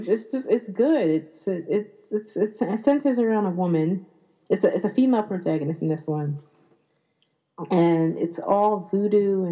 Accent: Philadelphia, Pennsylvania, United States; Philadelphia, so that's always, there's always pride when I find out that certain actors that I've enjoyed are from my hometown.

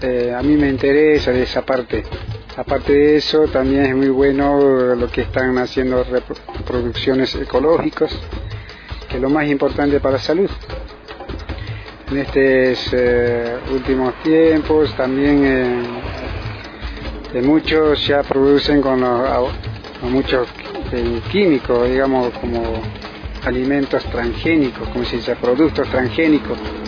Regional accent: San Lucas, Chuquisaca, Bolivia; born there; moved away; el departamento de Chuquisaca, provincia Norcinti, municipio San Lucas. Una comunidad se llama Corma.

